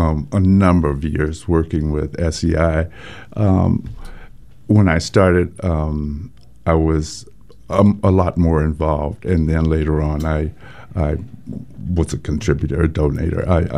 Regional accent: Texas, United States; My great-grandmother, who I grew up with in Texas, was born a slave

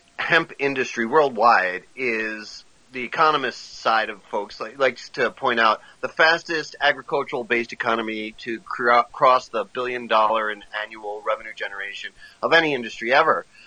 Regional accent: New Mexico, United States; My home state is New Mexico, but I work in hemp and cultivate hemp in a number of places around the world.

